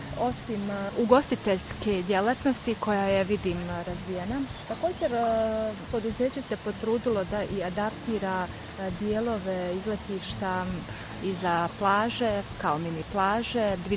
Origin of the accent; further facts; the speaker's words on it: Brčko, Brčko District, Bosnia & Herzegovina; Evo, ja dolazim iz Brčkog.